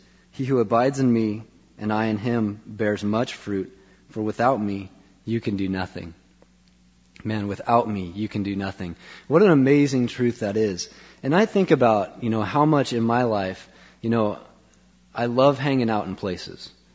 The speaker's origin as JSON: {"language": "English", "town": "Beaverton", "region": "Oregon", "country": "United States", "tie": "born or raised there", "said": "And we grew up in Beaverton."}